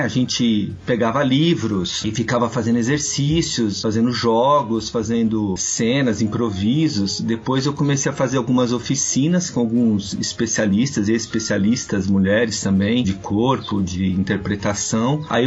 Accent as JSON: {"language": "Portuguese", "town": "São Bernardo do Campo", "region": "São Paulo", "country": "Brazil", "said": "eu sou de São Bernardo do Campo"}